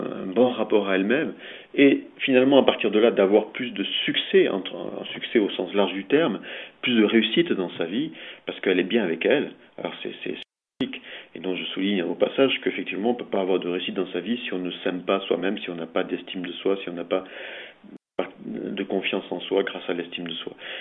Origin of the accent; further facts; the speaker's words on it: France; now in Switzerland; moi, je vis en Suisse. Je vis entre Lausanne et Berne en Suisse. Je suis français d'origine, mais je vis en Suisse depuis quelques années.